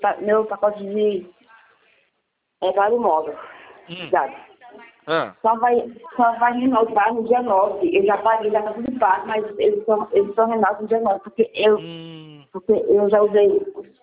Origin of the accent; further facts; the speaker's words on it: Osasco, São Paulo, Brazil; Eu sou de Osasco, eu moro em Osasco.